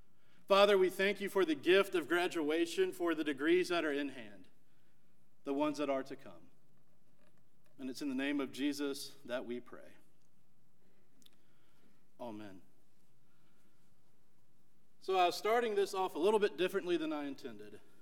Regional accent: West Virginia, United States; But about me again, I'm from West Virginia

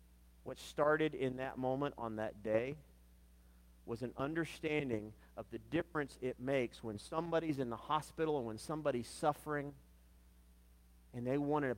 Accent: Roanoke, Virginia, United States; I accept the call to go to Melrose Baptist Church as senior pastor, go back to my hometown of Roanoke.

